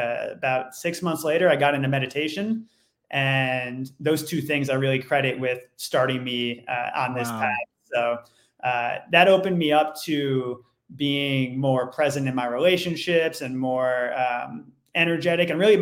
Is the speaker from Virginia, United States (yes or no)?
no; New York, United States; So my journey started when I was 13 years old. I grew up in Orange County, New York. And when people hear Orange County, they think of the Orange County, California, and it could not be more opposite. This is farmland upstate New York.